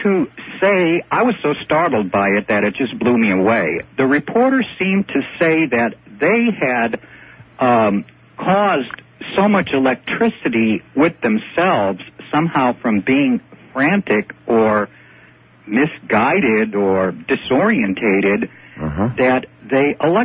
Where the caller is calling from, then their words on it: Vermont, United States; I'm calling from the Northeast Kingdom of Vermont.